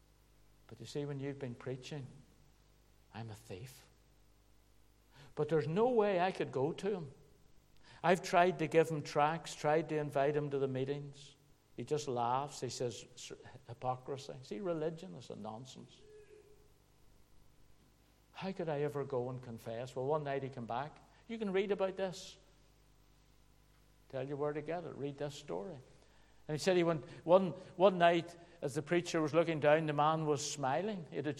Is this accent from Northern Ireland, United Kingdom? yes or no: yes; Belfast, Northern Ireland, United Kingdom; I grew up in Belfast